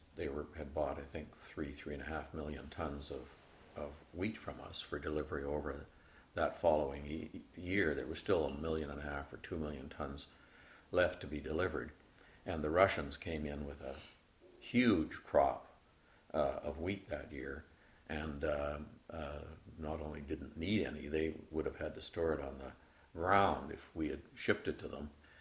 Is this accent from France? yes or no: no; Humboldt, Saskatchewan, Canada; including back to my hometown of Humboldt and so on, was in it.